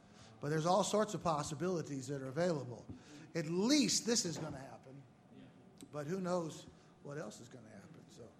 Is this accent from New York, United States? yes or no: no; St. Louis, Missouri, United States; And it was in St. Louis, my hometown. It's a big Roman Catholic place.